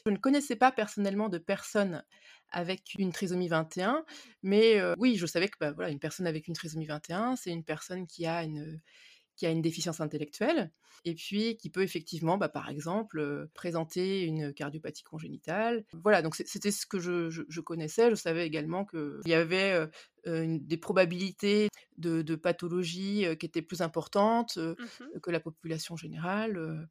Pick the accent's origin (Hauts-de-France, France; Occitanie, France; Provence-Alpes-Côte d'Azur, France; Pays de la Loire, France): Pays de la Loire, France; Nantes; je suis de Nantes